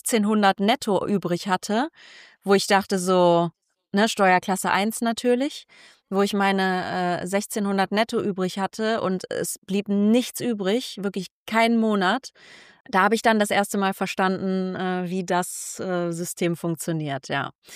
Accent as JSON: {"language": "German", "town": "Solingen", "region": "North Rhine-Westphalia", "country": "Germany", "tie": "born or raised there", "said": "Den konnte man nämlich in Solingen, meiner Heimatstadt, sehr gut machen"}